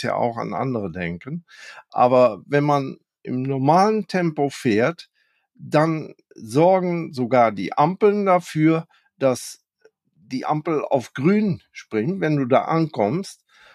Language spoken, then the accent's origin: German; Netherlands; ich muss ganz ehrlich zugeben, als Holländer, in Deutschland überlegt man manchmal etwas länger